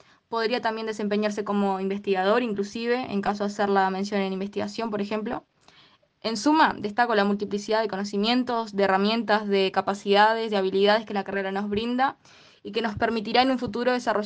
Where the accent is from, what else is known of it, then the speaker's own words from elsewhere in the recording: Minas de Corrales, Rivera, Uruguay; soy de Minas de Corrales, un pueblo en el departamento de Rivera, unos 60 kilómetros más o menos de la ciudad de Tacuarembó